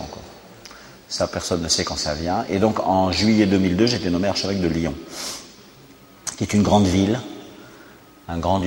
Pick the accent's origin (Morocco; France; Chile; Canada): Morocco; born there; Je suis né au Maroc il y a 54 ans, d'une famille nombreuse.